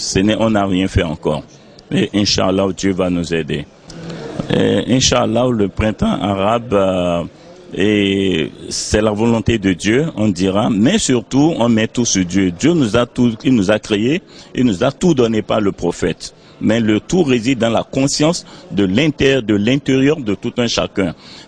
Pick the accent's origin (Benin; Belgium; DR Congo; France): Benin; je viens du Bénin